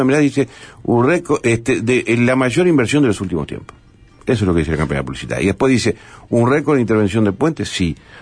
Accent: Capurro, San José, Uruguay; en mi pueblo fue el último donde hice las obras de cordón cuneta y de pluviales, porque no quería que dijera, mirá, porque este es de Capurro

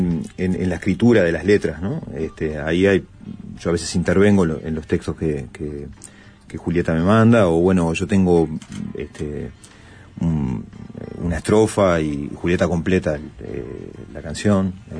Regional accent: Montevideo, Uruguay; yo soy montevideano

